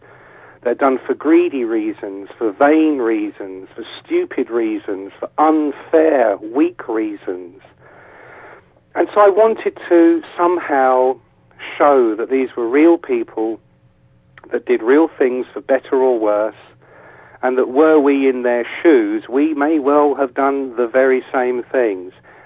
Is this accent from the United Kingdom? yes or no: yes; England, United Kingdom; because I come from England.